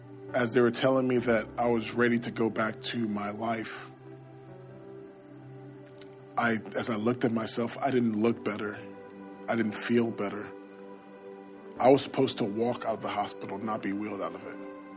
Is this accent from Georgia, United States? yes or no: yes; Macon, Georgia, United States; moved away as an adult; now in Tulsa, United States; I moved to Tulsa from Macon, Georgia when I was 19 to go to school at Oral Roberts University.